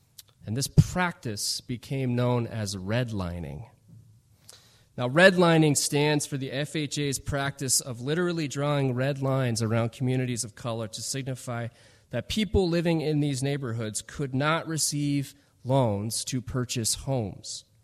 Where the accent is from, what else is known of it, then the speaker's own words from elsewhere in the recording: Northeast, United States; Like, growing up in the Northeast, I was always taught that racism was kind of a Southern reality, but that isn't true, and you know that.